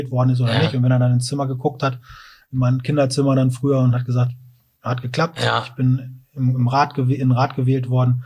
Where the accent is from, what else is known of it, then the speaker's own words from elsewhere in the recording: Lower Saxony, Germany; manchmal kriegt man gar nicht so richtig mit, was hier im Weserbergland passiert